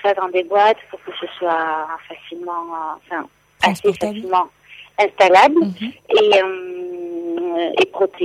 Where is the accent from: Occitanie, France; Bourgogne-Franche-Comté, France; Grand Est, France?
Occitanie, France; La Fouillade; Moi, j'ai grandi à La Fouillade et j'étais au lycée à Villefranche aussi.